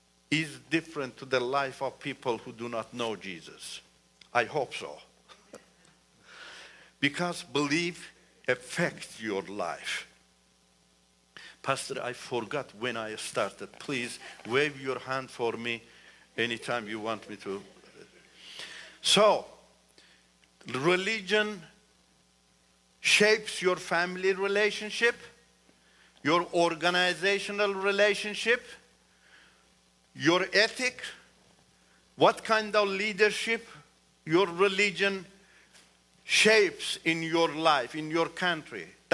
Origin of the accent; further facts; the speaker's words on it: Iran; first language Turkish; English is a second language; because Turkish is my mother language. There are millions of Turks in Iran, live in Iran.